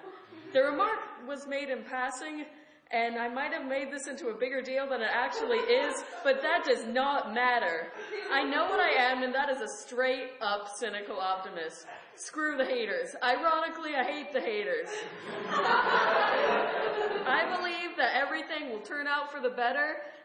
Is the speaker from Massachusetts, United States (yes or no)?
no; Mendocino, California, United States; I'm from Mendocino